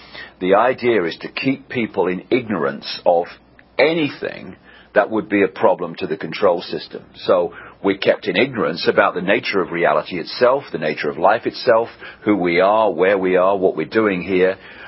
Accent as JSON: {"language": "English", "region": "England", "country": "United Kingdom", "said": "from England."}